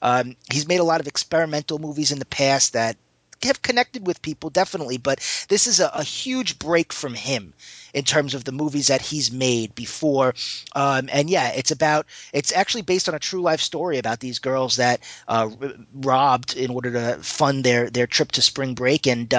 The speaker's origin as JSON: {"language": "English", "region": "New York", "country": "United States", "tie": "born or raised there", "accent": "New York", "said": "As someone who grew up in New York, you probably could tell from my accent."}